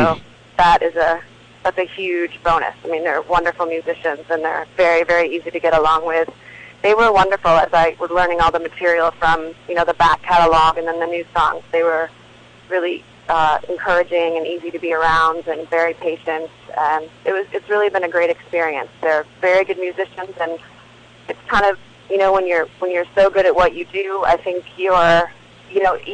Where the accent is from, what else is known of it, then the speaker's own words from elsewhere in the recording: Clarks Summit, Pennsylvania, United States; I grew up in Pennsylvania. I grew up in northeast Pennsylvania, a little town called Clark Summit. It's right outside of Scranton.